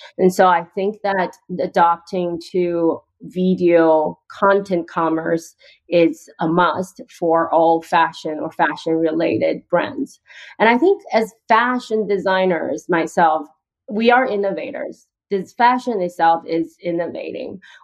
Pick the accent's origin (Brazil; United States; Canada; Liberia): Canada; I think I mentioned I'm a Canadian. I'm actually stuck in Vancouver since March.